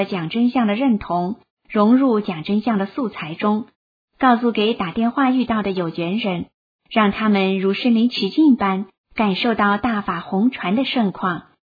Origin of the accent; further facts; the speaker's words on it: China; 作为一个中国人，我很自豪。